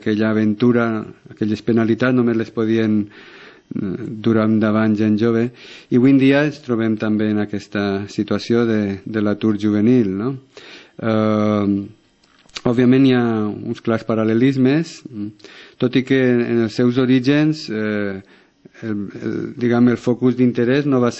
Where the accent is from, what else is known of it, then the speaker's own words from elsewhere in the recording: Benilloba, Valencian Community, Spain; perquè em centre en Benilloba, en el meu poble, i valenciana en general.